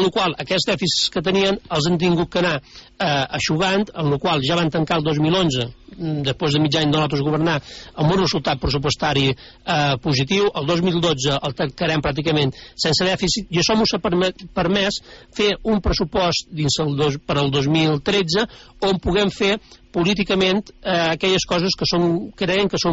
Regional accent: Balearic Islands, Spain; jo crec que com a menorquins

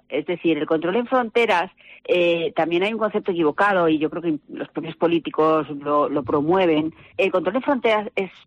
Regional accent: Spain; yo también soy española y también sé cómo está el país. No soy canaria

